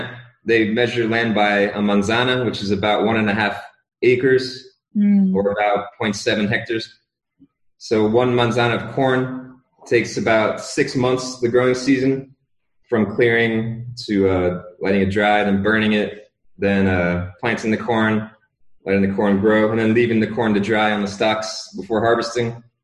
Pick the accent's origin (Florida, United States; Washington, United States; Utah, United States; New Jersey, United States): New Jersey, United States; moved away as an adult; now in Guatemala; So, hello … I'm from New Jersey, USA, but I live here in Guatemala the past 3 years.